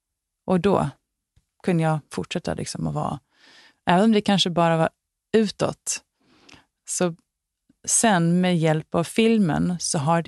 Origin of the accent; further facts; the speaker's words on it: Sweden; now in Hollywood, United States; Jag är inte född i Hollywood, jag är faktiskt svensk.